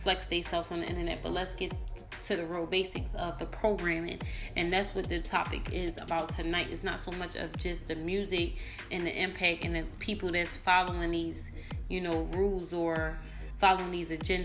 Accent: Philadelphia, Pennsylvania, United States; This is Poverty Talking. I'm from Philadelphia.

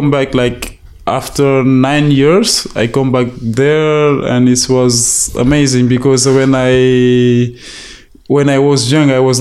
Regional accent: Calais, Hauts-de-France, France; I was there in Calais, in my hometown, during the summer, and it was like really cold for me, because in Senegal, you know, it's like 30 degrees

